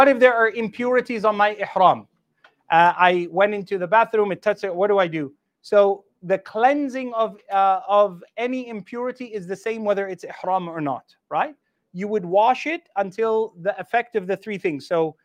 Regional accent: Australia; You'll say Australia. If it's very busy and they see an Australian passport, or they'll say, okay, just go. Because they know in Australia, we, our healthcare standards are pretty good.

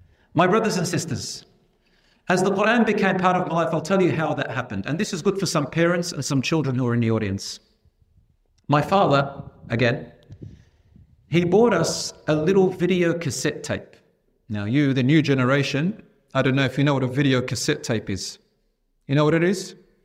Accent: Australia; also born or lived in Lebanon; my Arabic wasn't the best because I was born in Australia and raised before I went to Lebanon

